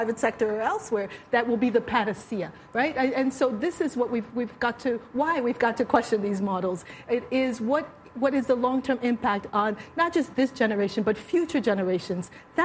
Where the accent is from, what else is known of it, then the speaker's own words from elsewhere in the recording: Liberia; You know, I'm from Liberia.